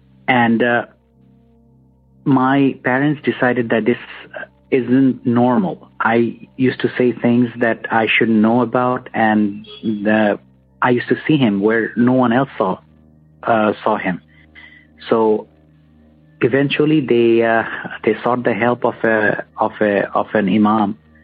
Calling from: Bangladesh; I'm calling from Bangladesh.

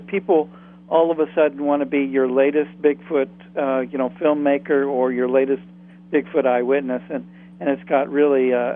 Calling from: Maine, United States; I'm calling you from Maine tonight.

